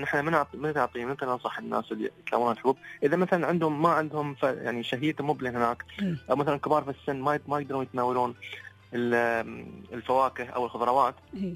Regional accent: United Arab Emirates

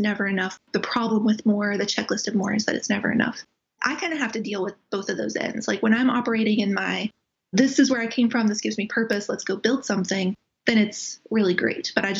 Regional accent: New England, United States; 12 years in, I'm really glad I'm from New England because I'm already salty.

